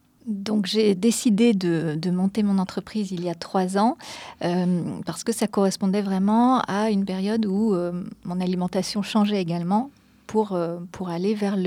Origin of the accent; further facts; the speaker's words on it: Lorient, Brittany, France; born there; Alors, je suis bretonne parce que je suis née à Lorient.